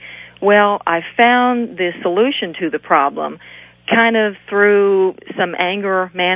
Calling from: Benton, Arkansas, United States; Benton, Arkansas. It's about 20 minutes from Little Rock.

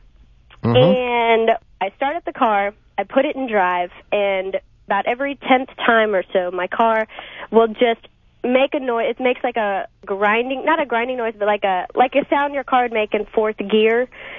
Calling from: Austin, Texas, United States; From Austin, Texas.

